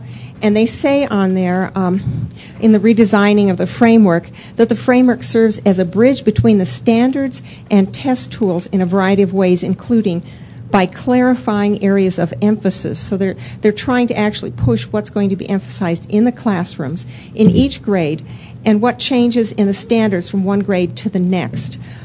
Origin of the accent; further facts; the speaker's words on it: Evergreen, Colorado, United States; I'm from Evergreen in Jefferson County.